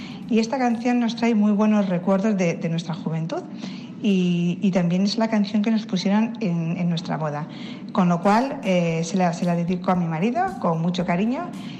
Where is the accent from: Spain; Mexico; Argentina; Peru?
Spain; Móstoles, Community of Madrid; de Móstoles